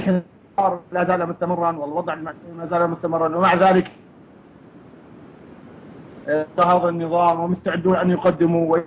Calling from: Homs, Homs Governorate, Syria; طبعا أنا أتكلم من حمص القديمة، هذا الحي مدينة حمص هي القديمة، فيها أكثر من 5 أحياء، من باب هود وباب سبار وباب دريب.

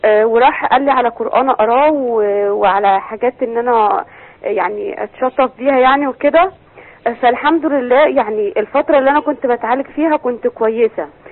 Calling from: Beni Suef, Beni Suef Governorate, Egypt; من بني سويف

